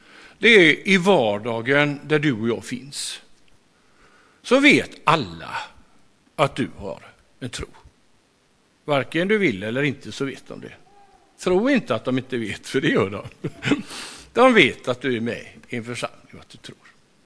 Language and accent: Swedish; Lerum, Västra Götaland County, Sweden; Jag kommer från Lerum.